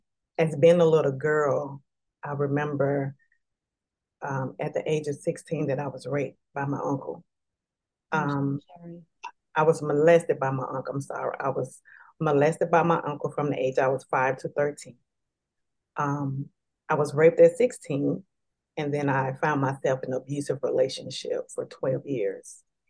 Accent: Dallas, Texas, United States; I am from Dallas, Texas. I was born and raised here my whole life.

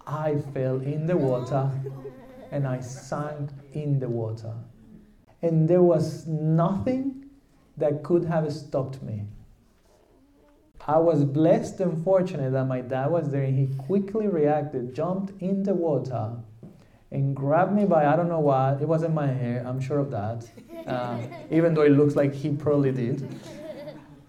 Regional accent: southern Mexico, Mexico; English is a second language; So I'm from Mexico. And I come from the south part of Mexico. But when I was little, I used to live in the northern part of Mexico.

